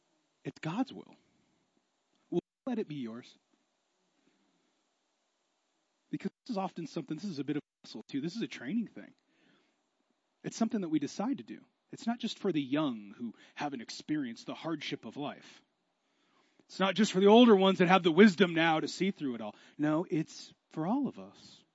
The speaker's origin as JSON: {"language": "English", "town": "Seattle", "region": "Washington", "country": "United States", "said": "I'm from Seattle, so what we're experiencing is what we call liquid sunshine."}